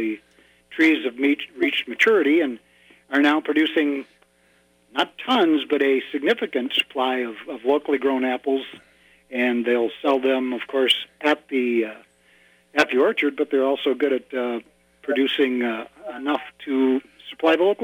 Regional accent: Minneapolis, Minnesota, United States; I grew up in South Minneapolis. I'm a graduate of Central High School, class of 69.

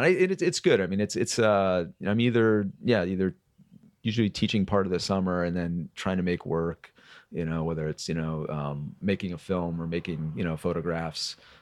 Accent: Midwest, United States; also born or lived in Los Angeles; I moved here from Los Angeles 6 years ago, and you know, I grew up in the Midwest, so I kind of knew what I was in for in terms of weather and everything.

